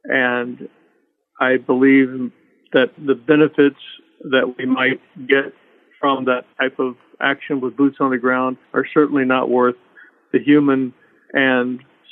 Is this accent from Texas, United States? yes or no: yes; Dallas, Texas, United States; I'm from Dallas, Texas.